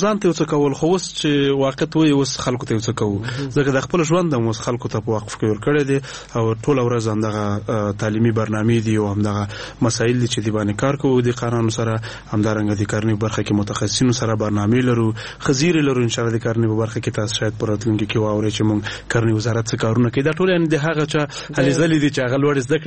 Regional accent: Nangarhar, Afghanistan; ما د ننګرهار ولایت د خوږیانو ولس والے ما

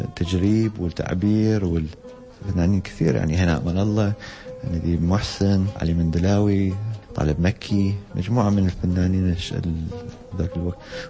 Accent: Iraq; بس الهوية الشخصية يعني كعراقي

